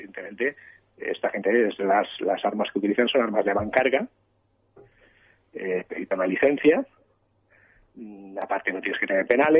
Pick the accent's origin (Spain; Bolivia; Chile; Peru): Spain; Catalonia; yo soy catalán, soy nacido en Cataluña … o sea, más catalán que … pocos hay.